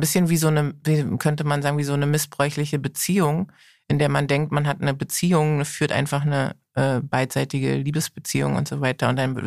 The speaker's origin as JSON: {"language": "German", "region": "Berlin", "country": "Germany", "tie": "born there", "said": "Geboren am Heidelberger Platz."}